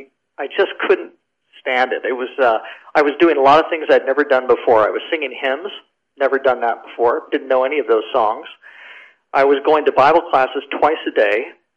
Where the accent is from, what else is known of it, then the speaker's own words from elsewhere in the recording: Oregon, United States; now in Canada; Well, I grew up in Oregon, although I've been in Canada since 1986 for the most part. I'm from the United States and grew up in Oregon.